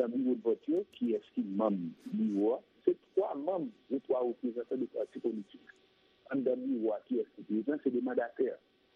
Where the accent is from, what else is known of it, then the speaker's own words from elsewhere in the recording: Haiti; Deuxièmement, en tant qu'Haïtien, qui a des positions en plus et qui suit l'actualité